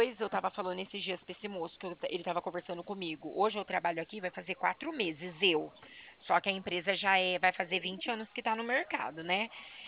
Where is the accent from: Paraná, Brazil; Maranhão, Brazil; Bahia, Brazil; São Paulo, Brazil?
São Paulo, Brazil; Bebedouro; Eu sou de Bebedouro.